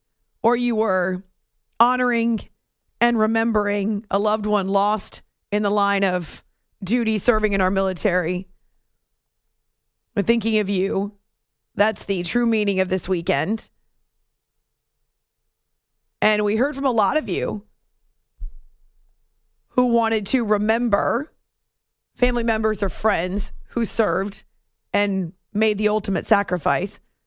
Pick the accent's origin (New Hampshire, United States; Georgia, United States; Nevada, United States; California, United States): New Hampshire, United States; My best friend from high school, we grew up in New Hampshire.